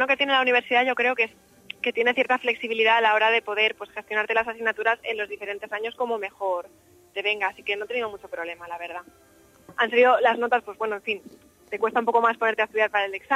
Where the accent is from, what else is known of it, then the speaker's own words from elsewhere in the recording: Valencia, Valencian Community, Spain; also born or lived in Granada; yo nací en Granada, no nací en Valencia, y bueno, mis padres son valencianos, entonces cuando vinimos de Granada a Valencia, enseguida pues nos apuntamos a la falla que había justo debajo de casa, y desde entonces soy fallera